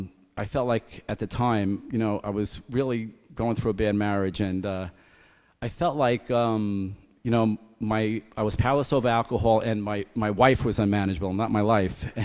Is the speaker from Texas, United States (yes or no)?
no; Brooklyn, New York, United States; I grew up in Brooklyn, Park Slope. My dad was an iron worker, and my grandfather was a longshoreman